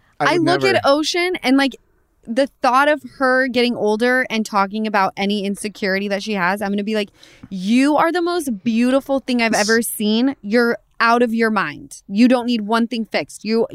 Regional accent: Utah, United States; Yeah, because we're from Utah.

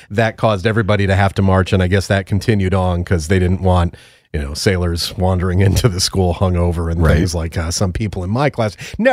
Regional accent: Stamford, Connecticut, United States; Growing up in the New York City area, the city of Stamford, Connecticut, where I grew up, is only, you know, half hour, 45 minutes outside of New York

